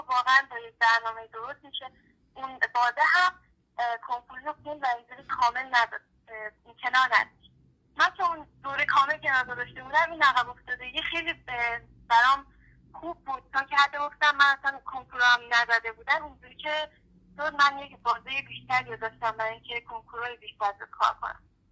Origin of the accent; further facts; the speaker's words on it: Mashhad, Razavi Khorasan, Iran; اونم خب شهر خودم ترجیح میدم، مشهد